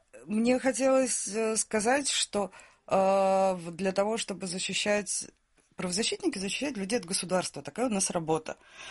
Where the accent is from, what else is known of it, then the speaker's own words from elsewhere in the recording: Russia; я как россиянка могу говорить о том, что... Россия нарушает права человека